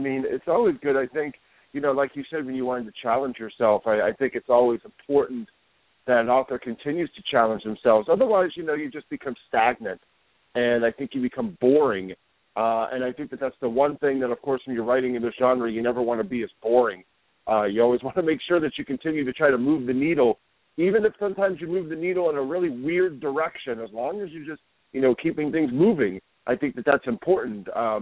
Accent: Ohio, United States; I'm from Ohio. So I'm familiar with that area, yeah, because I'm from Ohio, yeah.

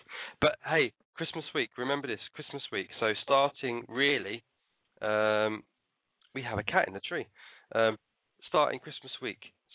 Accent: London, United Kingdom; he's Welsh and I'm English, and I'm from London.

